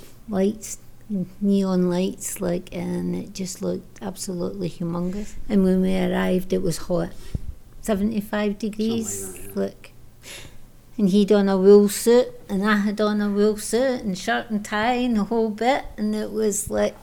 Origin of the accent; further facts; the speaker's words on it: Glasgow, Scotland, United Kingdom; moved away as an adult; now in Toronto, Canada; We moved from Glasgow, Scotland to Toronto, Canada.